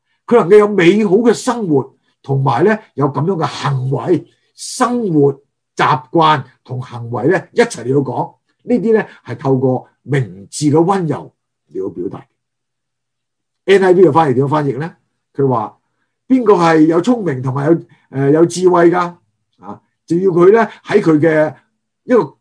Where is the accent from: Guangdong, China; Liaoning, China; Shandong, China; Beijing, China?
Guangdong, China; 不会呢，我们广东人说什么得罪人多称呼人少。